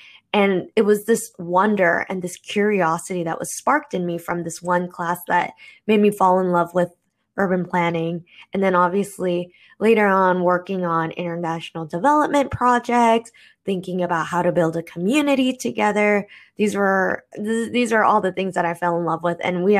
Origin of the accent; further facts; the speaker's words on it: Guam; moved away as an adult; also born or lived in Boston; now in Italy; I grew up in Guam, a little Pacific island, also a territory of the United States, and spent 14 years in Boston and recently moved to Italy 15 months ago.